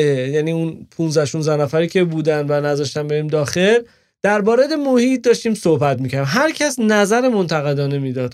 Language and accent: Persian; Karaj, Alborz, Iran; اما از کرج اومدیم